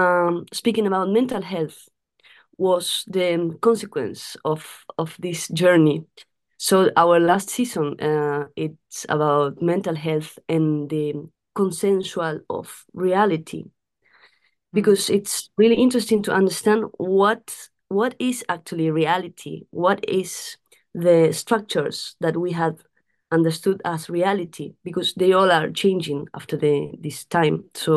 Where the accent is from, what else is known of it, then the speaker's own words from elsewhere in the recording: Córdoba, Argentina; We come from Argentina, from Córdoba.